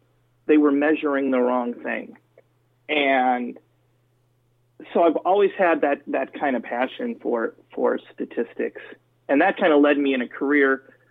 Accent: Iowa, United States; Oddly enough, I grew up in Iowa.

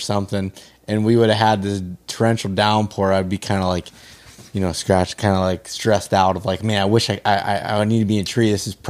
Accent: Pennsylvania, United States; Like, just cause like that's my home state. I feel like I put the most work

